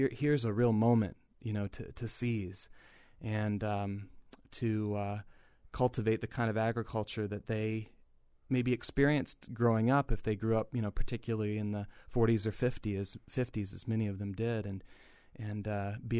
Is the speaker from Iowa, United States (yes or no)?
yes; Iowa, United States; I do know that in Iowa, my home state, about 50% of Iowa farm ground, I believe, now is owned by women.